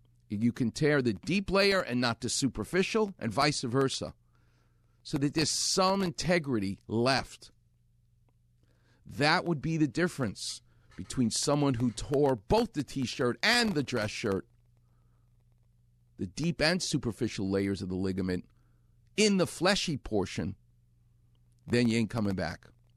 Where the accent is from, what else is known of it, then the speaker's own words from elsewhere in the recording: New York, United States; now in Los Angeles, United States; My guest is Alan Moore. He and I grew up together in New York.